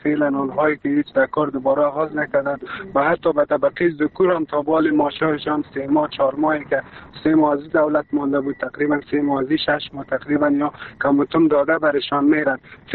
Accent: Afghanistan; ما شما افغان هستیم، مسلمان هستیم

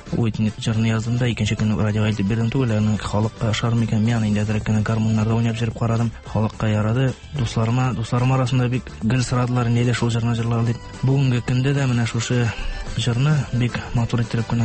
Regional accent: Tatarstan, Russia; born there; Арча районыннан тумышым белән.

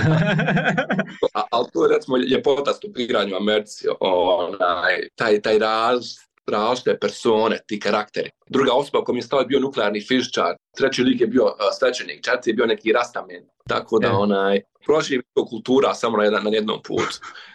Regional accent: Bosnia & Herzegovina; ja sam iz Bosne i Hercegovine

